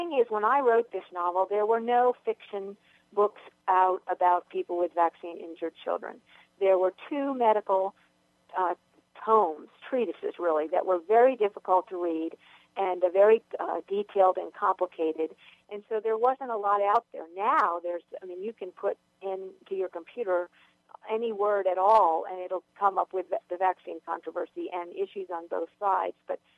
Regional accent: Massachusetts, United States; moved away as an adult; now in Virginia, United States; I moved from Massachusetts, where I grew up, to Virginia because I fell in love with a Virginia gentleman.

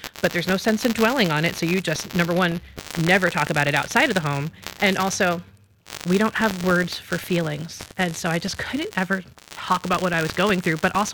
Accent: New Jersey, United States; And so I grew up in New Jersey, and my town, I could see New York from my town.

